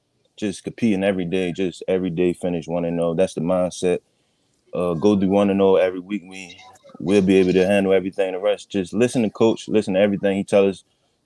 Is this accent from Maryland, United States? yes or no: yes; Baltimore, Maryland, United States; now in Winston-Salem, United States; I'm from Baltimore, Maryland. Moved down here to Winston-Salem just to focus on training.